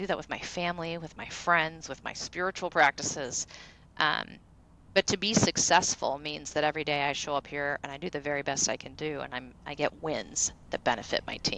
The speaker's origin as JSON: {"language": "English", "region": "Midwest", "country": "United States", "tie": "born or raised there", "said": "I grew up in the Midwest."}